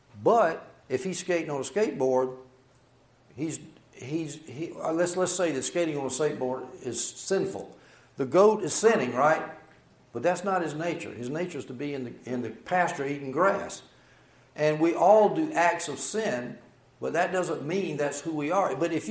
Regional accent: United States; I am an American, right? I can say a little bit of Chinese. Does that make me Chinese?

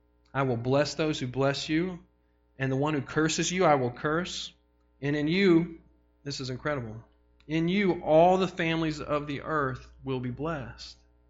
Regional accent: Memphis, Tennessee, United States; born there; I was born in Memphis.

